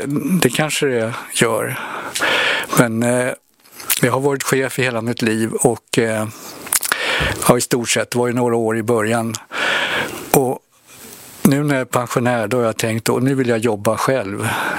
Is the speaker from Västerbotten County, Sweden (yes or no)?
no; Stockholm, Stockholm County, Sweden; Ja, jag är född och uppvuxen i Stockholm. Så mina första 42, de tillbringar jag i Stockholm då.